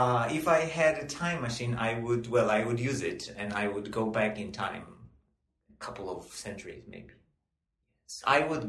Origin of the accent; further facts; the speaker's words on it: Zgorzelec, Lower Silesian Voivodeship, Poland; English is a second language; now in Tokyo, Japan; it's a small town in Poland. Now I live with my family in Tokyo. Mm-hmm. I have a Japanese wife and two kids, a daughter who is 6 and a son who is 3.